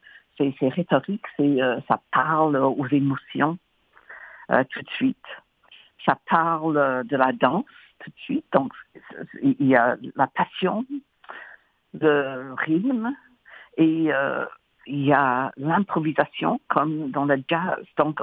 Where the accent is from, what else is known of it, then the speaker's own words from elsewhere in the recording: England, United Kingdom; French is a second language; now in Montreal, Canada; je pensais rentrer en Europe parce que je suis anglaise après tout.